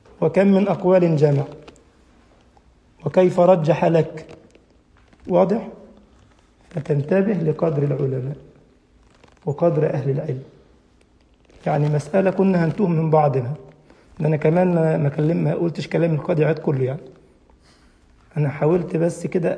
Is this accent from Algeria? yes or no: no; Egypt; انتوا ما شاء الله انتوا شيوخ اسلام انا بتكلم عن الطلبة عندنا في مصر